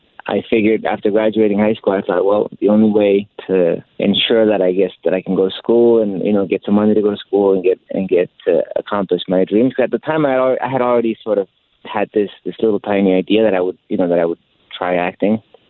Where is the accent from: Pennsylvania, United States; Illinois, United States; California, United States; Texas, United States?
Texas, United States; El Paso; I grew up in El Paso, Texas, and I remember being out of high school